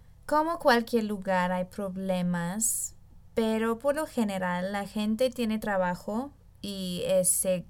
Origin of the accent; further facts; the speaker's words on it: Nebraska, United States; Spanish is a second language; Yo soy de los Estados Unidos, del centro del país, de un estado llamado Nebraska.